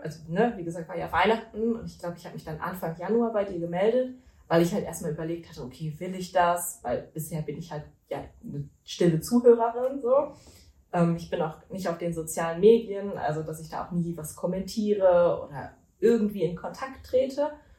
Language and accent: German; North Rhine-Westphalia, Germany; Ich komme aus dem Ruhrgebiet.